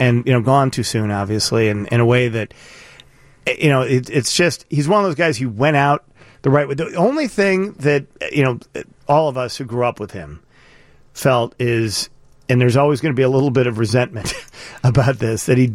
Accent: Chicago, Illinois, United States; I'm a Chicagoan.

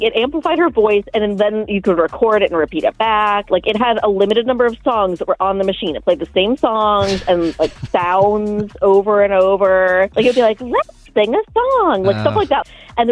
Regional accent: Hagerstown, Maryland, United States; from Hagerstown.

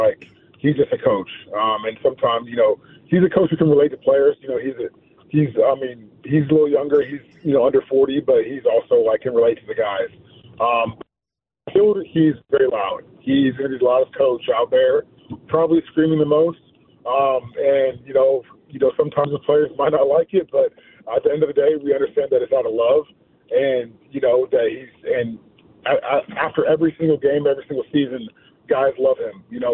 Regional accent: Coppell, Texas, United States; just growing up in Coppell and then having a career where I haven't played in Dallas since high school

